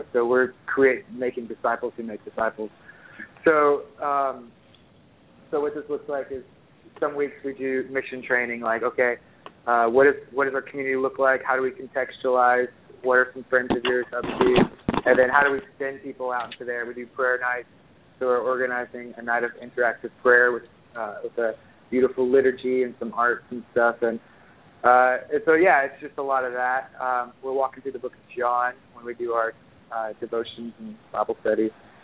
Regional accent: Texas, United States; So I'm from Southeast Texas.

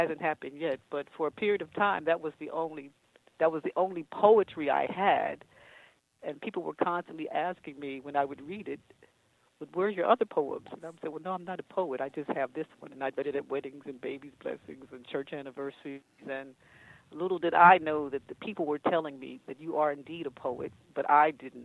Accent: Coatesville, Pennsylvania, United States; born there

